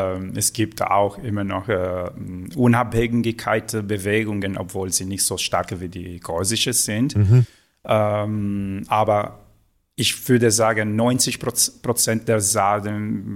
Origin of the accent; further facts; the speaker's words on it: Sardinia, Italy; Wir waren länger Spanier als Italiener zum Beispiel, also vier Jahrhunderte unter der spanischen Herrschaft.